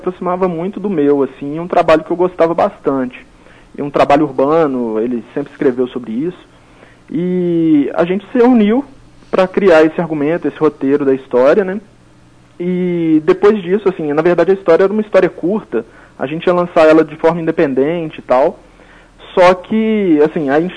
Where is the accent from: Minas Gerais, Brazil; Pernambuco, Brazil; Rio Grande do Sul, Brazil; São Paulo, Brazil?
Minas Gerais, Brazil; Belo Horizonte; eu sou da região do Barreiro